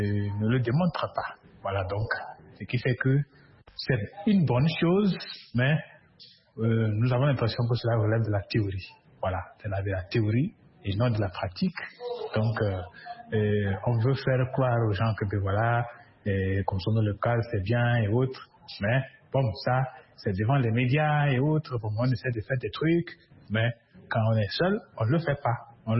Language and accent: French; Togo; chez nous au Togo